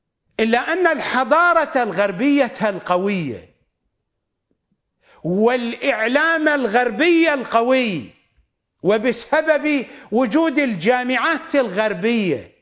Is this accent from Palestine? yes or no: no; Iraq; عندنا في العراق وحتى في خارج العراق